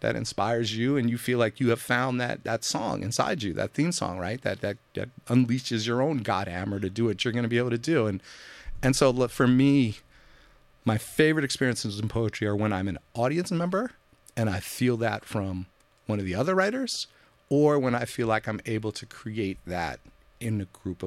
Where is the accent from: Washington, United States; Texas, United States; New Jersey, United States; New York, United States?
New York, United States; being, you know, a Jewish person growing up in New York, wanting to be an athlete, he's somebody who I identify with.